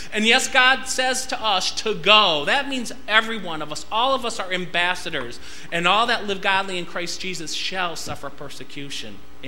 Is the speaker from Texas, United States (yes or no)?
no; Michigan, United States; now in New York City, United States; I grew up in Michigan my whole life as a Catholic.